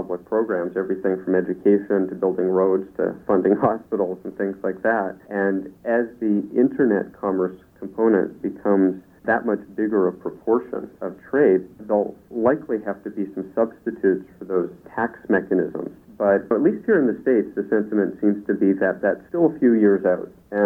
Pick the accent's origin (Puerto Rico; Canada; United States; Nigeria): Canada; Toronto, Ontario; also born or lived in Montreal; I grew up half in Montreal, half in Toronto.